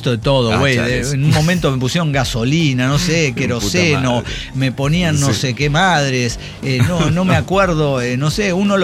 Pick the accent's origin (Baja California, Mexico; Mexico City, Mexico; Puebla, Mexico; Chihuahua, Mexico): Mexico City, Mexico; Y nosotros, como buenos chilangos, descendientes de guerreros